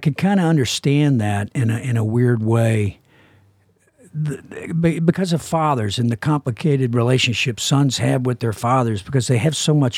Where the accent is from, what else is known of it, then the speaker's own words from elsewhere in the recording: Southern United States, United States; I'm originally from the South, even though in Copland I was talking like I was from Jersey. But I am a Southerner by birth, and … is a big part of my life.